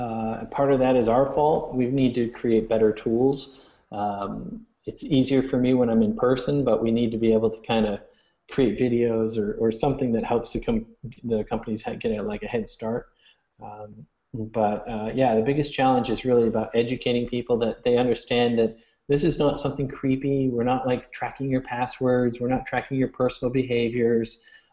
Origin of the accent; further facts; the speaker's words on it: Wisconsin, United States; also born or lived in Houston, United States; I was raised in central Wisconsin. I was born in Houston, Texas.